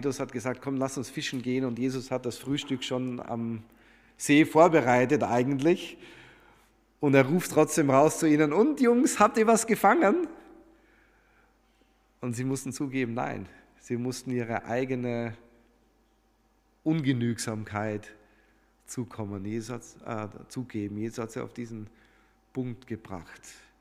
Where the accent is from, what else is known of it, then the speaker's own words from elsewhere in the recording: Germany; Wir mögen es nicht. Wir sind Deutsche.